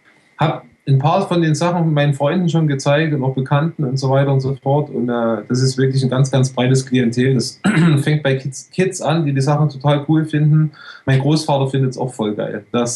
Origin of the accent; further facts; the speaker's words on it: Saxony, Germany; now in Switzerland; Ich represente eigentlich nur meine Gegend, wo ich herkomme, das Erzgebirge